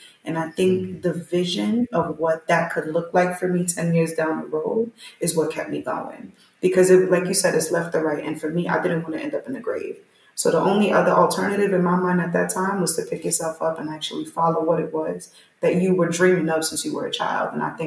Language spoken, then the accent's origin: English; New York City, New York, United States; This was right in the neighborhood. I'm from New York City. It was right around the corner for me.